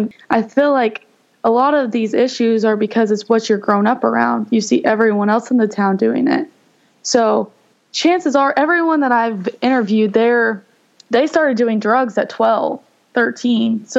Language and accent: English; Madison, Texas, United States; I grew up in Madison, which is about 40 minutes away from Austin until I was in 8th grade